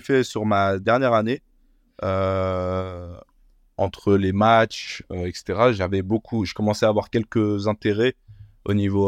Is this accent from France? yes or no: yes; France; accent: French; j'ai l'accent français.